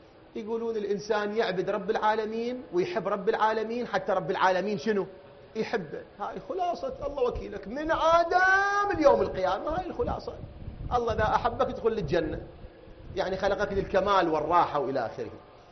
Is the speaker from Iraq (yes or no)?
yes; Iraq